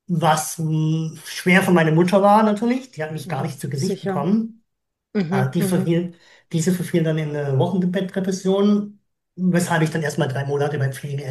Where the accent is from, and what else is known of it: Southern Germany, Germany